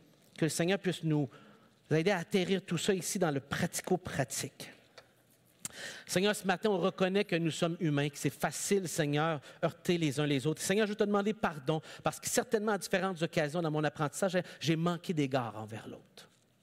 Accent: North, France; Moi aussi, j'ai grandi dans le Nord avec des préjugés envers certaines personnes.

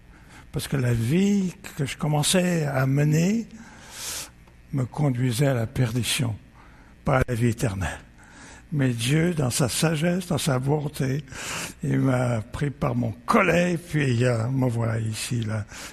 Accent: Lyon, Auvergne-Rhône-Alpes, France; moved away as an adult; Et moi, je suis né à Lyon. Et alors, quand j'ai quitté Lyon, ma ville natale, pour aller aux États-Unis

